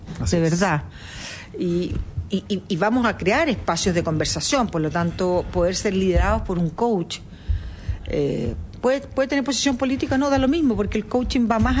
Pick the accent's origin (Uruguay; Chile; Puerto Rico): Chile; sobre todo en estos momentos difíciles en que nos encontramos como chilenos